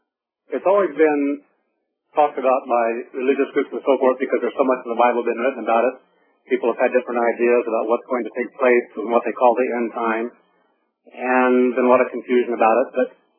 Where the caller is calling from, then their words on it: Cincinnati, Ohio, United States; Cincinnati area.